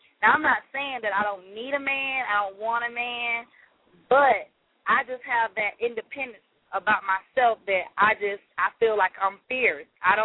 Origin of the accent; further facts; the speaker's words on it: Orlando, Florida, United States; also born or lived in Columbus, United States; I was born in Columbus, Georgia, but when I was like 6, I moved to Orlando, Florida.